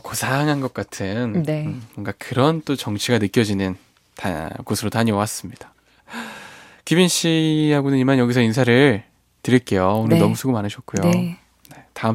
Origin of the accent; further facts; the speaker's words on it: Andong, North Gyeongsang, South Korea; 제 고향 이야기 들려주시니까 마냥 조용히 듣게 되네요. 안동 참 살기 좋은 곳이죠. 타지에 있는 지금도 늘 그리워하는 곳이고요.